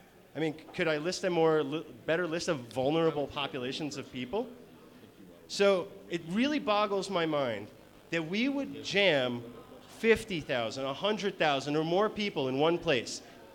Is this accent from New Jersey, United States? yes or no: no; New York, United States; And you might associate me with the fact that I'm from New York, and so I use transit